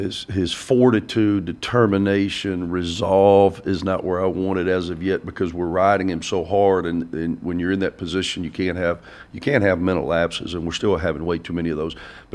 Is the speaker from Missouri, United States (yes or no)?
no; Mississippi, United States; I'm from Mississippi, but I've got that show me state mentality.